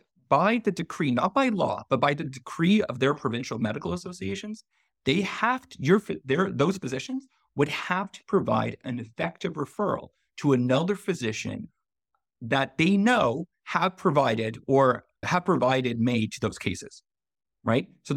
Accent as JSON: {"language": "English", "region": "Ontario", "country": "Canada", "tie": "born or raised there", "said": "I grew up in Ontario, right? I did my undergrad in Ontario as well, right? My entire life that I was living in Ontario"}